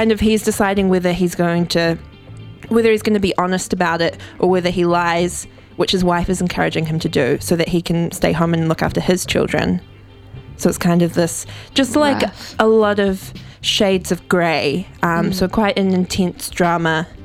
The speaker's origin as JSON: {"language": "English", "country": "New Zealand", "said": "As a New Zealander, I feel like I could relate more to the themes that it was exploring"}